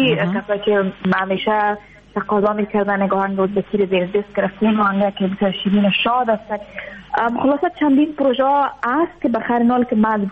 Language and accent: Persian; Afghanistan; ما اگر چی دیر نشده از افغانستان آمدم، یک دو سه ماه میشه